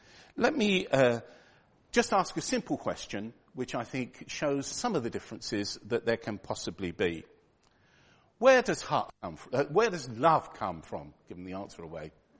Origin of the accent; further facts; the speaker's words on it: London, United Kingdom; born there; also born or lived in France / Argentina; I was born in Whitechapel in London, which I think makes me just about as British as it's possible to be. During my late teens and early 20s, I went to live and work in France for 3 years.